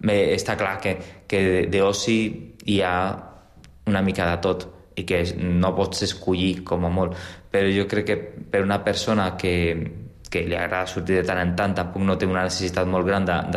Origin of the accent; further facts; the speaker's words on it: Gavà, Catalonia, Spain; now in Castelldefels, Spain; jo, el meu municipi d'origen és Gavà, que està al costat de Castelldefels, i estic acostumat a poblacions per sobre dels 50.000 habitants.